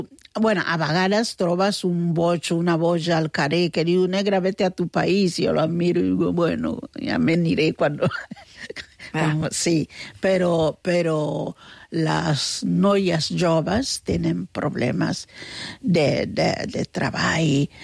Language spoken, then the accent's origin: Catalan; Barcelona, Catalonia, Spain; Jo d'aquí vaig nascut a l'Hospital de Sant Pau.